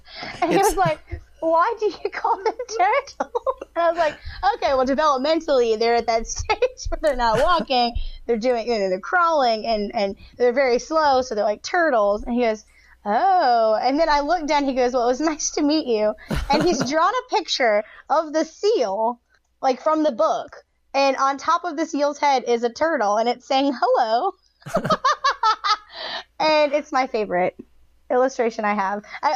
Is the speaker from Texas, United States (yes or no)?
no; Columbia, South Carolina, United States; I'm a teacher from Columbia, South Carolina.